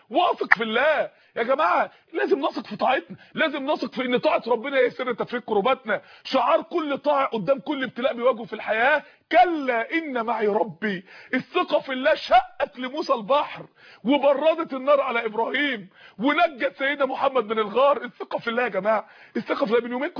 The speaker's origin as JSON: {"language": "Arabic", "town": "Mansoura", "region": "Dakahlia", "country": "Egypt", "said": "عندنا اخت في المنصورة، عندنا في المنصورة"}